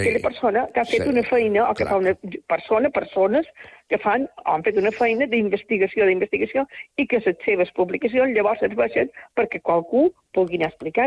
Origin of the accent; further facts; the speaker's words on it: Porreres, Balearic Islands, Spain; agraïdíssima en el meu poble, agraïdíssima en el meu poble. A part, també, dels guardons que tinc a nivell general de Mallorca. Però no som ciutadana.